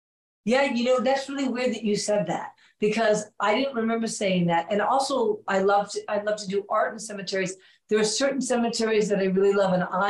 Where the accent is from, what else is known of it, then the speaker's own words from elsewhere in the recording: New York City, New York, United States; We were in the South, probably in Atlanta. Again, I was from New York City.